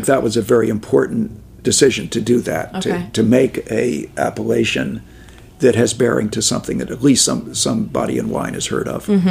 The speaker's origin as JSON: {"language": "English", "town": "Sonoma", "region": "California", "country": "United States", "said": "We're from Sonoma, you know, a little more laid back."}